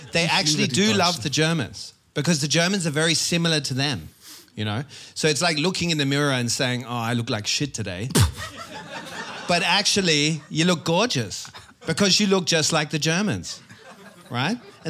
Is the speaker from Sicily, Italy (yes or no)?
no; Trento, Trentino-Alto Adige, Italy; I'm from Trento.